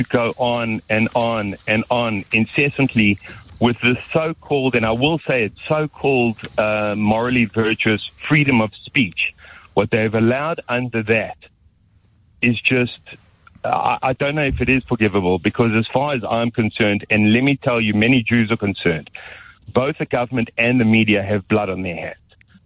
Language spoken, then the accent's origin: English; South Africa; accent: South African; moved away as an adult; now in United Kingdom; You may hear from the accent, I'm an immigrant from South Africa.